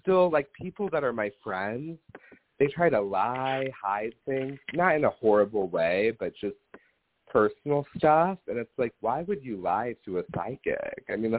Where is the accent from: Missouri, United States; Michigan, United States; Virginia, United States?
Missouri, United States; Cottleville; I just feel like, okay, so I grew up in Cottleville. Well, I wanted to get the hell out of there, you know?